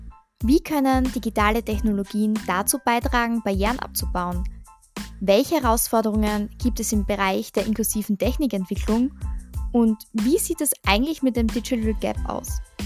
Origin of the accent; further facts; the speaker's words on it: Styria, Austria; Ich komme aus der Steiermark und seit 2022 studiere ich den Masterstudiengang Disability, Diversity und Digitalisierung an der Fachhochschule Kärnten